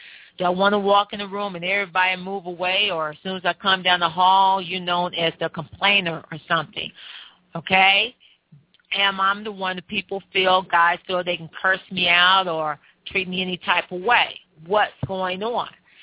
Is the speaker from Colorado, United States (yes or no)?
no; Chicago, Illinois, United States; I remember we was in the kitchen, and, you know, growing up in Chicago, you feel the radiators.